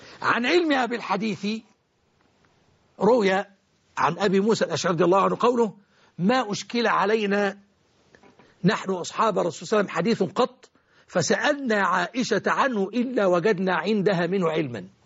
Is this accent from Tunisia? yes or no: no; Egypt; في أجزاء كثيرة من بلدنا مصر العزيزة